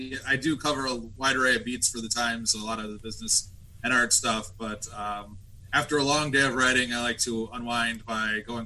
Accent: Highland, Indiana, United States; also born or lived in Hammond; I was born in Hammond at St. Margaret's. I grew up like in Highland, just outside the city, often spent a lot of time there as a kid.

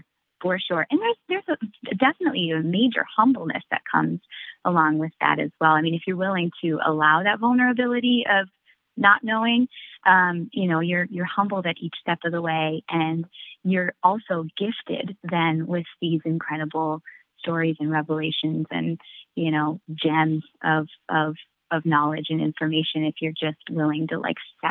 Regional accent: Minnesota, United States; I'm from Northern Minnesota. I know a little bit about that.

